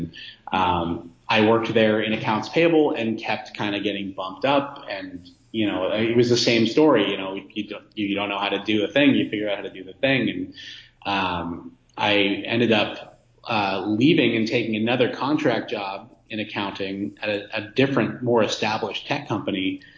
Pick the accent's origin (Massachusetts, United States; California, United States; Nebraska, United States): California, United States; And I'm from the Bay Area originally, so I kind of knew where to go and where not to go